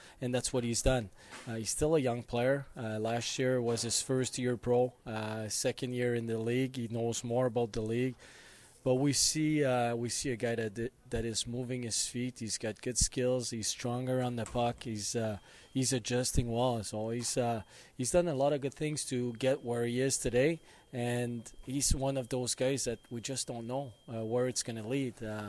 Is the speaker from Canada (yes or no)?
yes; Canada; Being Canadian, part of your heart wants Team Canada to win